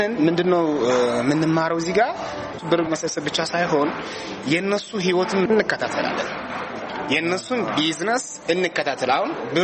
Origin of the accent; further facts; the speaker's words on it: Mekelle, Tigray, Ethiopia; ተወልጄ ያደኩት መቀሌ ውስጥ ነው። አዳቂ ደብረዳሙ ሰፈር የሚባል ነው ተወልጄ ያደኩት ማለት ነው።